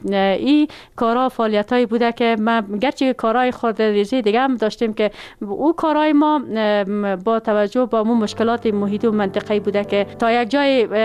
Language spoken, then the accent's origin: Persian; Charikar, Parwan, Afghanistan; در ولایت پروان قریه سیادان متولد شدیم، در خانواده روشن فکر و تحصیلات ابتدایی خود در مکتب نمبر 2 شهر چاریکار و دوره لیسه خود در لیسه هوره جلالی با پایان رساندیم